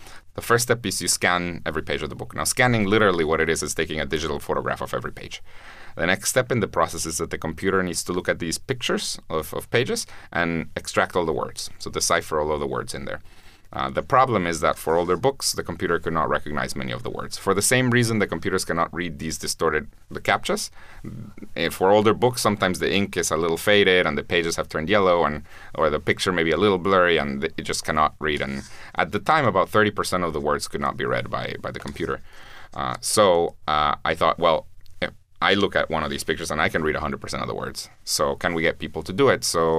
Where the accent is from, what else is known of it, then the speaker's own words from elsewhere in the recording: Guatemala; My views on education were always related to the fact that I'm from Guatemala. It's a very poor country.